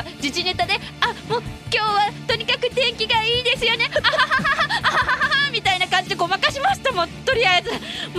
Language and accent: Japanese; Tokyo, Japan; はい、生まれも育ちも東京です。東京って言っても一番端っこなんですけど、